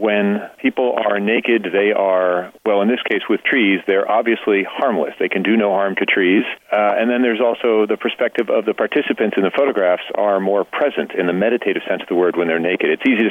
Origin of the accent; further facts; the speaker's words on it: New York, United States; I was born in Mount Sinai Hospital, which only New Yorkers would know what that means. So 104th and 5th Avenue, my first home was an apartment, 31st Street and Lexington Avenue, 6 blocks from the Empire State Building.